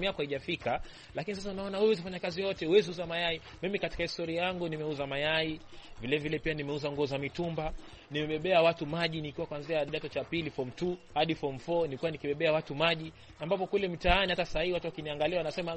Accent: Kisauni, Mombasa County, Kenya; Na ni kweli mimi natoka Kisauni, na pale unapata kwamba vijana wako radicalized

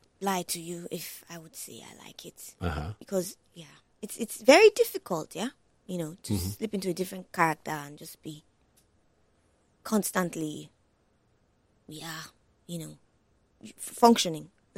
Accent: Nigeria; especially in Nigeria, growing up in Nigeria, where there's a lot of, you know, noise and insanity.

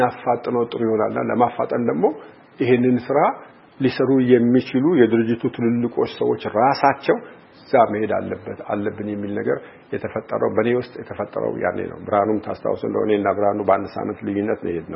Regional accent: Hawassa, Sidama, Ethiopia; also born or lived in Debre Zeit; ከትንሽ ሐዋሳ ወጥቼ ትልቅ ዓለም ውስጥ መግባት የጀመርኩት ያኔ ነው።

